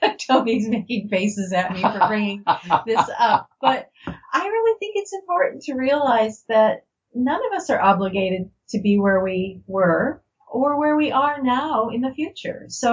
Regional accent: Canada; Canadians, as a Canadian, I can say this.

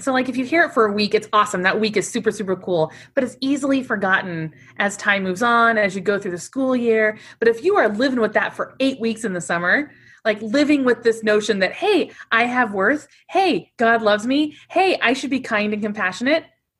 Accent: Kansas, United States; also born or lived in Australia / Philippines; now in California, United States; I'm from Kansas originally. I've lived all over the world. I lived in Australia. I lived in the Philippines.

